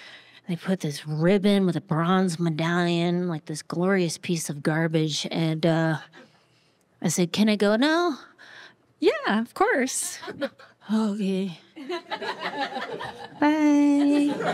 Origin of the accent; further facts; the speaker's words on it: Marquette, Michigan, United States; we're both originally from Marquette.